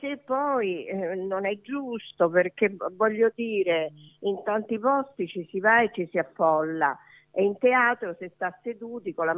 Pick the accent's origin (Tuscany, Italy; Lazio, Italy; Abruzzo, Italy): Lazio, Italy; Rome; sono romana pure io.